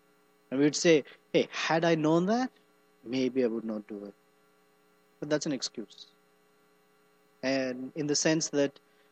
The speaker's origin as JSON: {"language": "English", "region": "Andhra Pradesh", "country": "India", "said": "Andhras. I come from Andhra. You can tell, right?"}